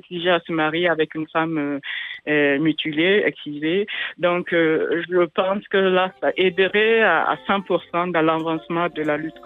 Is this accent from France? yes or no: no; Burkina Faso; Et bien vrai que chez nous, au Burkina Faso, le gouvernement est vraiment engagé à 100% dans l'éradication de l'excision.